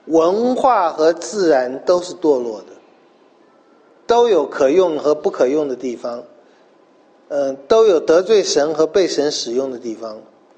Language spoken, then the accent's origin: Chinese; China; 我们中国人最懂这个了。